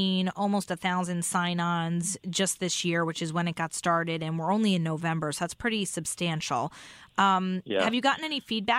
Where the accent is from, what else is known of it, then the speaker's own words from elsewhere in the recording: Connecticut, United States; moved away as an adult; because we grew up, we were born and raised in Connecticut, we kind of wanted a little bit of breathing room from our parents, so we left the state.